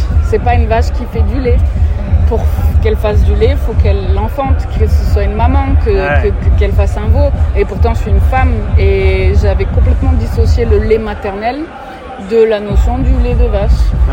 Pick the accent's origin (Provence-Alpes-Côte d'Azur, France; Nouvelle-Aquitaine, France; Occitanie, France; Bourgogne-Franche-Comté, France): Provence-Alpes-Côte d'Azur, France; Marseille; parce qu'on est quand même un peu français. Je vous rappelle qu'on est marseillais, mais on est français, quand même.